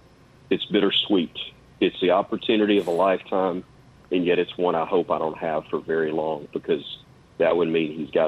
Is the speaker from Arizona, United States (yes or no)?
no; Fairfield, Alabama, United States; who has lived always within 45 minutes of where I was born in Fairfield, just west of Birmingham